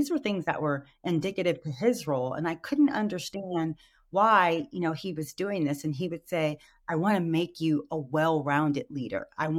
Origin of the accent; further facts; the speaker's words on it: Burlingame, California, United States; growing up in Burlingame and being one of only five Black girls in an all-white Catholic school